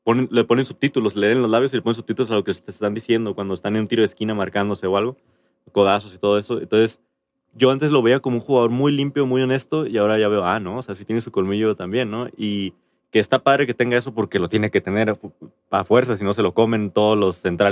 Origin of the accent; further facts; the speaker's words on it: Mexico; yo no soy de aquí, yo soy de México